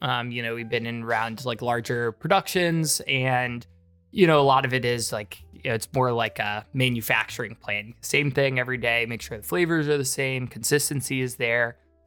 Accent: Maryland, United States; We're both from Maryland, but we had known each other for a really long time.

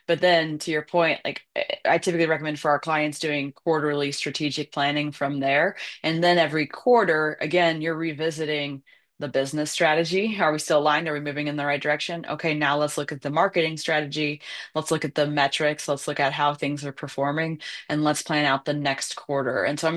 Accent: Boise, Idaho, United States; from Boise, Idaho.

